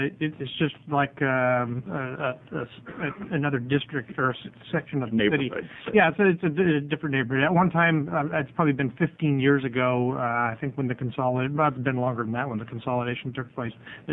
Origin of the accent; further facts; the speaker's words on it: Coos Bay, Oregon, United States; I am from Coos Bay.